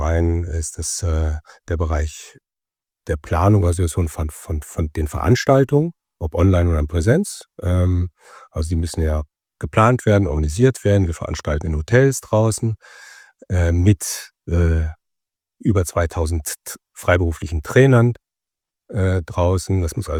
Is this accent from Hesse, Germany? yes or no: no; Brilon, North Rhine-Westphalia, Germany; Ja, ich bin Kind vom Lande, ja, aus Ostwestfalen, das Sauerland, das schöne Sauerland. Mein Geburtsort ist Brilon